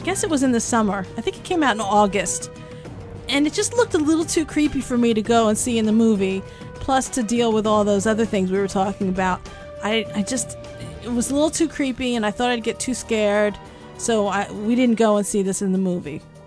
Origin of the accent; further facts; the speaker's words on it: New York City, New York, United States; We came from New York City area, and we're angry and jaded